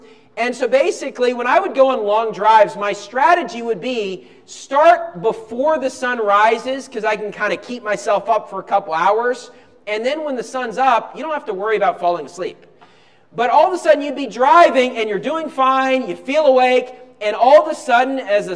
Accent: West Virginia, United States; now in Philippines; where I grew up in West Virginia, I was looking on this, you know, a little while back of the time of the sunrise and the time of the sun setting.

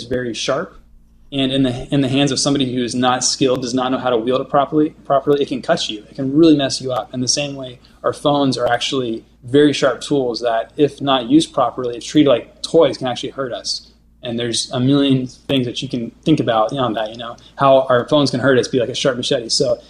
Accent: Indonesia; When we grew up in Indonesia, everybody had a machete, and that was one of their main tools.

